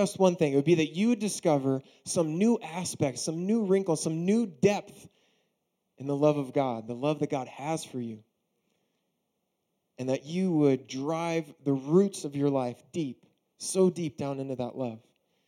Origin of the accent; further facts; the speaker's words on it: Baltimore, Maryland, United States; I grew up in Baltimore, Maryland. I was waiting to see if I'd get any love for that, but it's okay.